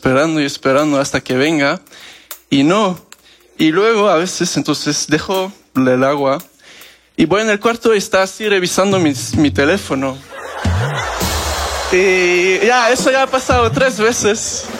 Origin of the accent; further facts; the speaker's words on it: Belgium; Spanish is a second language; De Bélgica.